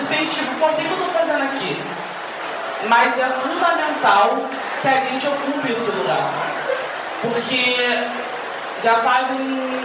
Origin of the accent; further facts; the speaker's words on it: Rio de Janeiro, Brazil; também sou favelada, não aqui na Maré, eu sou do São José Operário, na Praça Seca